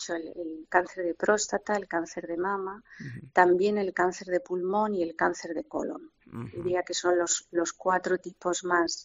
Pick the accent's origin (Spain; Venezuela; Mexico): Spain; Catalonia; Madrid, Cataluña, que es de donde yo vengo.